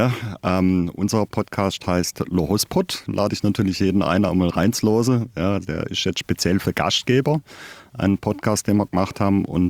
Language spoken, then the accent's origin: German; Baden-Württemberg, Germany; Ich komme aus dem Black Forest.